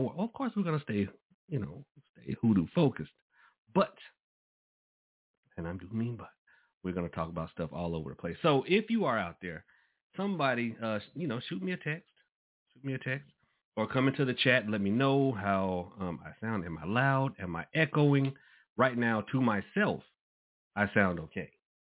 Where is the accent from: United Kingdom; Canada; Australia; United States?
United States; Atlanta, Georgia; I'm from Southwest Atlanta, so I've never felt that I needed to be protected from, like, somebody trying to mug me, rob me.